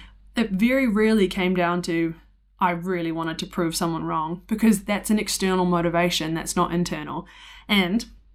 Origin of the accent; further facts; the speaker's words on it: New Zealand; now in United States; tall poppy syndrome was this idea that I had seen as a Kiwi, hadn't really seen it, or I'd seen it expressed differently in the States.